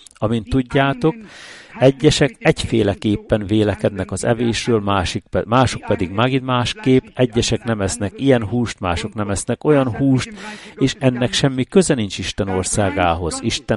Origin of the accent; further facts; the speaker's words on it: France; Igenis, francia vagyok, igenis katolikus vagyok, és igenis ateista vagyok.